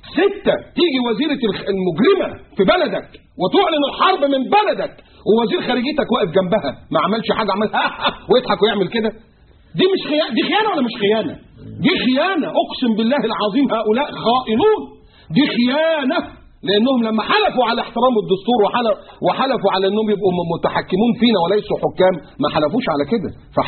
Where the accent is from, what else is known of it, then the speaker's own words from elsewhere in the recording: Egypt; للاسف انا مكسوف وانا قاعد ان انا ابقى مصري